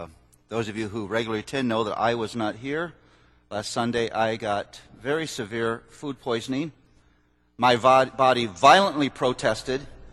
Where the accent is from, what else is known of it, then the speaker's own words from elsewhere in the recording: Toledo, Ohio, United States; I was raised in Toledo, Ohio